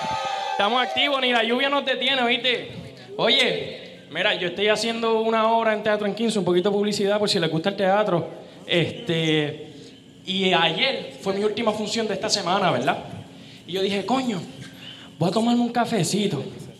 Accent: Arecibo, Puerto Rico; yo soy de Arecibo, yo hablo español. Y, hacho, yo llegué aquí en caballo, tú tranquila. Yo arrastro la eje y te digo eje.

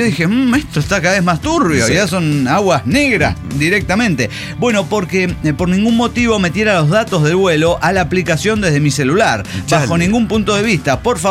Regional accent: Torreón, Coahuila, Mexico; me confunde con alguien en Monterrey, soy de Torreón

